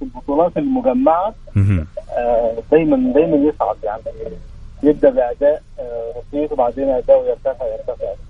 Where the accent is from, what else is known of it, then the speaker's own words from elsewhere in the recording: Egypt; now in Jeddah, Saudi Arabia; انا مصري عايش في جدة